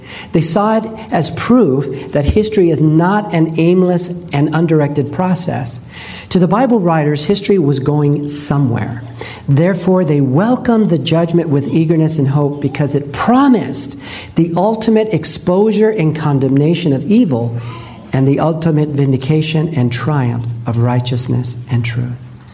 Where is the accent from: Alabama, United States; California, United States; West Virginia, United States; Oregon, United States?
California, United States; Los Angeles; You know, I grew up in Los Angeles, and in my neighborhood, there was just a lot of violence.